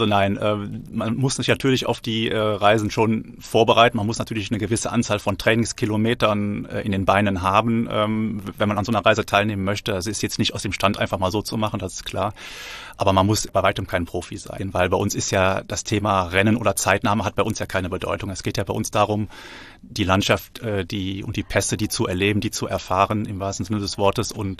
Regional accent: Rhineland, Germany; now in Freiburg, Germany; Ich bin Rheinländer bin im Rheinland quasi geboren und auch aufgewachsen und bin eigentlich erst, habe zwar schon mal in Freiburg schon mal 2 Jahre gelebt und auch gearbeitet, bin aber eigentlich jetzt erst zum 1.1. Fest nach Freiburg gegangen.

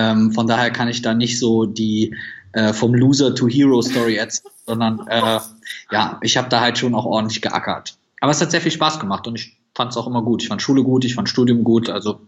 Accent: Süchteln, North Rhine-Westphalia, Germany; born there; ich bin geboren am Niederrhein in einer ganz, ganz kleinen Stadt, Stadtteil, der heißt Süchteln. Und Süchteln gehört zu Viersen und Viersen ist wiederum ungefähr 15 Kilometer von Mönchengladbach, was wiederum 30 Kilometer von Düsseldorf weg ist. Also es ist schon relativ klein, sehr beschaulich.

